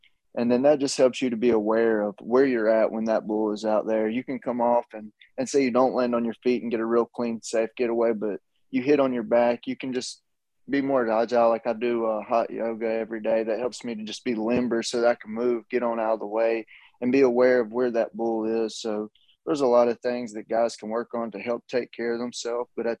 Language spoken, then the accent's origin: English; Tazewell, Virginia, United States; Yep, Southwest Virginia. I grew up in Tazewell, Virginia.